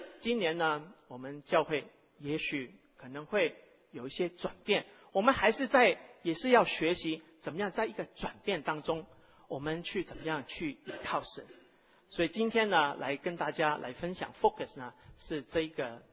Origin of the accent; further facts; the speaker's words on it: Hong Kong; 其实我小学的时候我一年级的时候我是从香港长大，我一年级的时候开始学英文